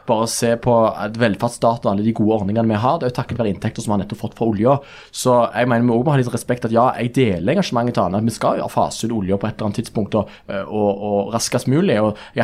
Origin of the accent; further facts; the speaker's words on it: Rogaland, Norway; Nei, jeg skal bare si det at jeg kommer fra Rogaland selv